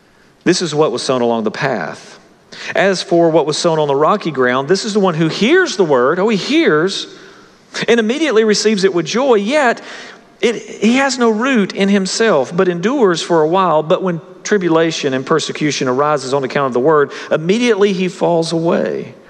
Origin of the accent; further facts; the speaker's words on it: Southern United States, United States; For us who are raised in the South, this is particularly important.